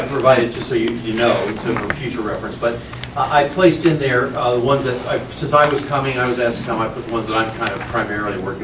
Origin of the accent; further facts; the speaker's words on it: Ohio, United States; They decided to open a Cleveland office, and I'm from the Northeast Ohio area, so I was volunteered to come.